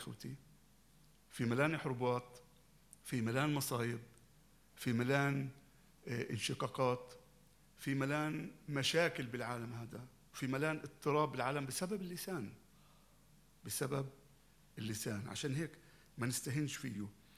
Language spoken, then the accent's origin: Arabic; Syria